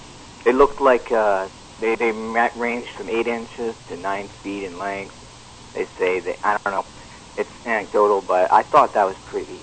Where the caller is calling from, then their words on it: Caldwell, New Jersey, United States; I'm calling from Caldwell, New Jersey.